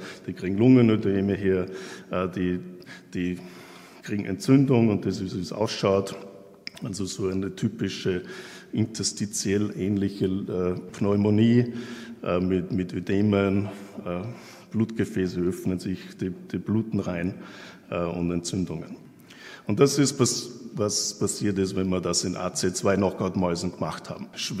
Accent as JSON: {"language": "German", "country": "Austria", "also_born_or_lived": "Canada", "said": "bin ich aus Kanada nach Österreich zurückgekommen, um dieses Institut hier der Akademie der Wissenschaften aufzubauen. Das war im Sommer 2003."}